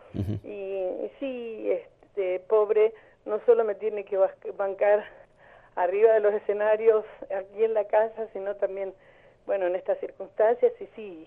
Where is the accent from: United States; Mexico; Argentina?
Argentina; Patagonia; orgullosamente patagónica y orgullosa de hacer los temas patagónicos